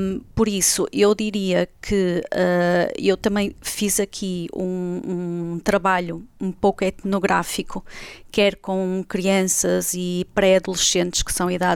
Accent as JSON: {"language": "Portuguese", "town": "Guimarães", "region": "Braga", "country": "Portugal", "tie": "born there", "lives_now": "Braga, Portugal", "said": "eu sou nascida em Guimarães, mas a segunda costela já é de Braga, porque já estou aqui a viver desde a minha licenciatura, desde os meus 18 anos, e por aqui fui ficando."}